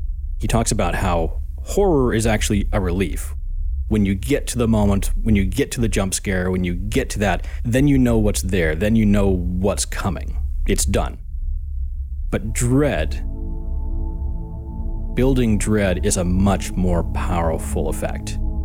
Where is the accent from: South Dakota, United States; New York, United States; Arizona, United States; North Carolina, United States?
Arizona, United States; New Mexico, then Arizona, my home state.